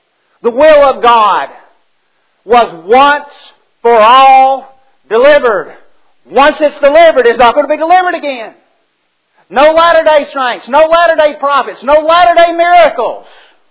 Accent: Birmingham, West Midlands, United Kingdom; I can remember growing up in West End in Birmingham.

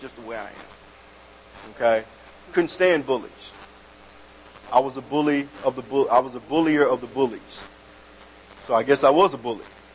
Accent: Florida, United States; I'm not from Alabama. I'm from Florida.

